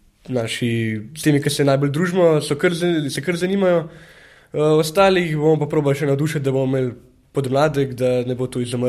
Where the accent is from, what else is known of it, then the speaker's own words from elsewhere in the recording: Račna, Central Slovenia, Slovenia; No, mi smo pritrkovalci iz Račne, Župnija Kopan.